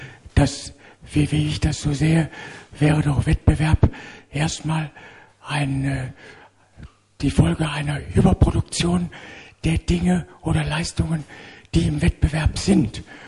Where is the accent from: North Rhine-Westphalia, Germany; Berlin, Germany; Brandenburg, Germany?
North Rhine-Westphalia, Germany; Essen; wird in Essen, wo ich herkomme, gut gefeiert.